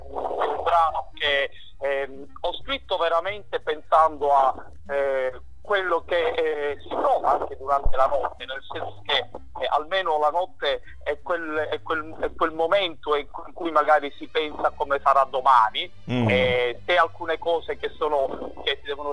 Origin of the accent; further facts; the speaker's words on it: Enna, Sicily, Italy; vivo in Veneto, ma sono un siciliano puro sangue. Sono originario di Enna.